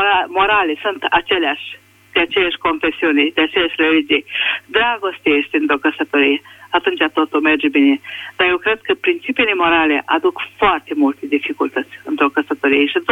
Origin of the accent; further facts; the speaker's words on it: Grigoreni, Moldavia, Romania; now in Târgu Secuiesc, Romania; Eu m-am născut în Moldova, în Grigoreni, lângă Centrul de Sănătate Podiș. Acolo am copilărit și m-am căsătorit în Târgu Secuiesc cu un maghiar.